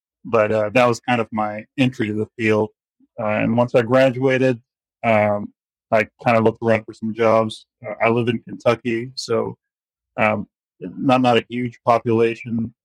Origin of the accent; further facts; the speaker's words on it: Pakistan; also born or lived in Afghanistan; I grew up as a refugee in Pakistan. I'm originally from Afghanistan. My father worked for Red Cross there.